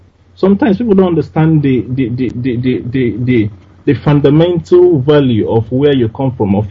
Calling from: London, United Kingdom; I'm calling from London, United Kingdom.

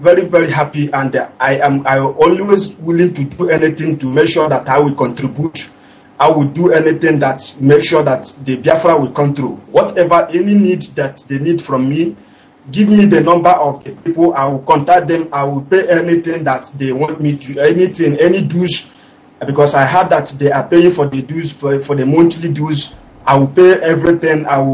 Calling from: Dakar, Senegal; I'm calling from Dakar, Senegal.

